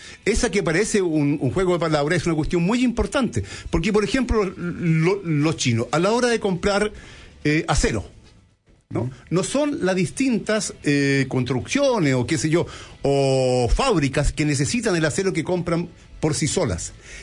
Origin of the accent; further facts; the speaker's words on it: Chile; aquí hay un problema como chilenos, estamos en una realidad, ¿no?